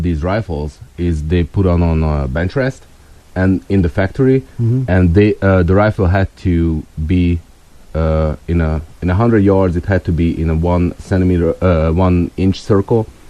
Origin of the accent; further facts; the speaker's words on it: Hungary; Well, I was born and raised in Hungary, and I served